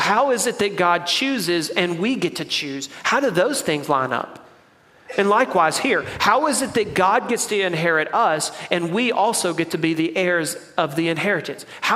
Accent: Mississippi, United States; I'm from Mississippi, so we got to make sure I'm reading it right.

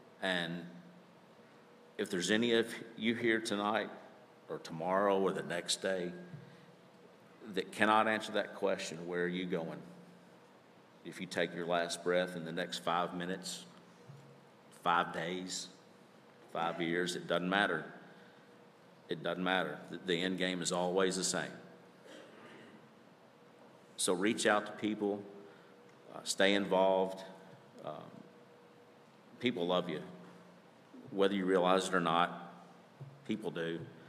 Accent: Kirksey, Kentucky, United States; I grew up in Kirksey. I don't know if anyone knows where Kirksey is, Northwest Callaway County.

